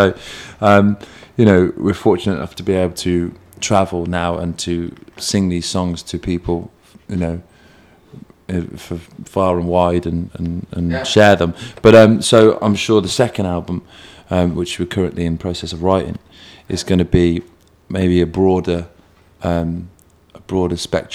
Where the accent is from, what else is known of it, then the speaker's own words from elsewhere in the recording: Coventry, West Midlands, United Kingdom; our look on where we come from and our hometown, we come from Coventry